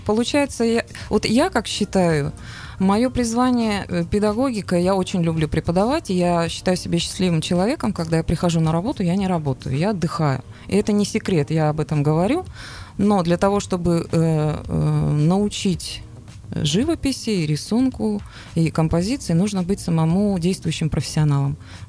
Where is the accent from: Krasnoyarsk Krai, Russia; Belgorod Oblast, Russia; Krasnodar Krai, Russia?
Krasnoyarsk Krai, Russia; Norilsk; я северянка, я родилась в Норильске, у меня родители... педагоги, и мы ездили всегда в отпуск на родину к ним в Белоруссию